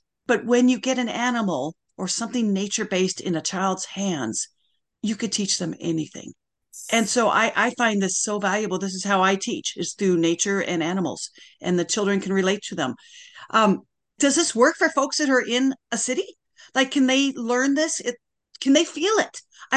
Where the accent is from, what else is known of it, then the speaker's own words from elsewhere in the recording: Montana, United States; also born or lived in DC area; now in Oregon, United States; I'm from Montana, but I now live in Oregon, but just for the last 6 months, but I spent the last 30 years in the DC area.